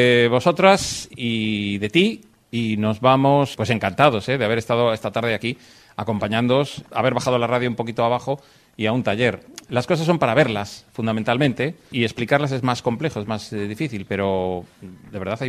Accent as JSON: {"language": "Spanish", "town": "Laredo", "region": "Cantabria", "country": "Spain", "said": "somos de Laredo"}